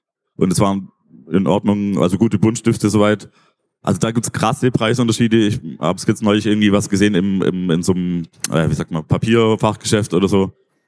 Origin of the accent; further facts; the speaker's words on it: Wannweil, Baden-Württemberg, Germany; in Wannweil, wo ich herkomme, aus dem Dorf